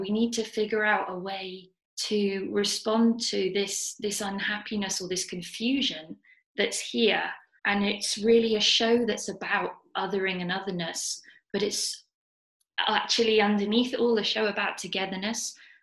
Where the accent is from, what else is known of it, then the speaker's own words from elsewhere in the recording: United Kingdom; And Eugenie is French and I'm British.